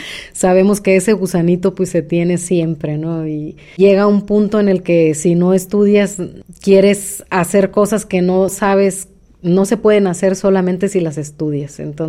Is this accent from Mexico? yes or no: yes; Los Mochis, Sinaloa, Mexico; en mi ciudad, que soy de Los Mochis, Sinaloa, no había la carrera de música